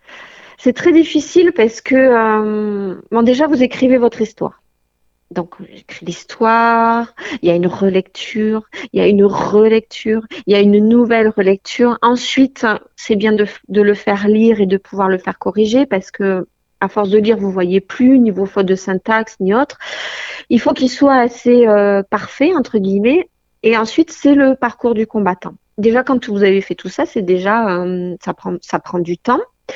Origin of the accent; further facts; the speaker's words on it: Occitanie, France; now in Basque Coast, France; je suis originaire de la vallée de la Barousse, en plein cœur des Hautes-Pyrénées. Et ça ne fait que 12 ans que je vis sur la côte basque.